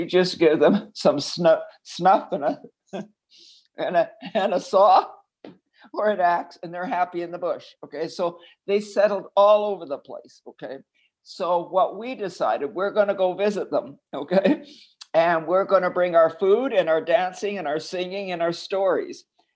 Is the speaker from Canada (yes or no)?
yes; Red Lake, Ontario, Canada; I was born and raised in Red Lake, Ontario, where my mother ventured up there as a cook in 1939. And because she was from an Icelandic family of 13